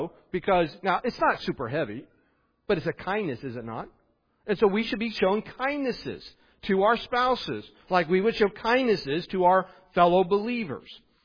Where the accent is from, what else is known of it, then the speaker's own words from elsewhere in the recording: West Virginia, United States; Okay, I grew up in West Virginia. I have a certain hillbilly way of thinking about things.